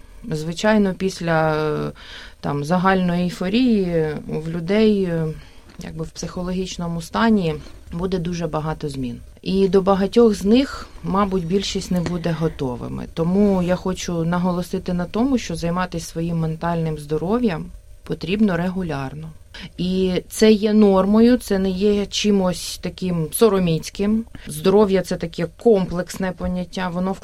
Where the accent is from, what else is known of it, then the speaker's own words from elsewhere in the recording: Nizhyn, Chernihiv Oblast, Ukraine; moved away as an adult; now in Australia; Я сама родом з Ніжина. Довгий час жила, навчалась в Ніжині, ось, працювала. Ніжин невеличке, дуже чудове, старовинне, історичне містечко